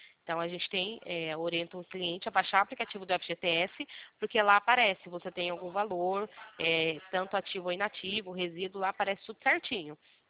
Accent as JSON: {"language": "Portuguese", "town": "Limeira", "region": "São Paulo", "country": "Brazil", "said": "Somos aqui de Limeira, interior de São Paulo."}